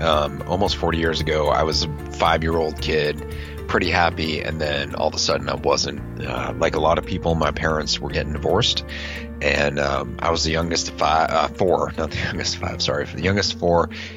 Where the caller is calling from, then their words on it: Boston, Massachusetts, United States; I am up in the Boston area where it's very cold.